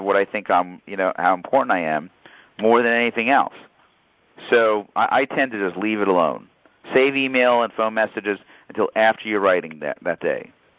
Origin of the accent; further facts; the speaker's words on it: New York, United States; I'm a New Yorker, so somehow I say some things that comes across the wrong way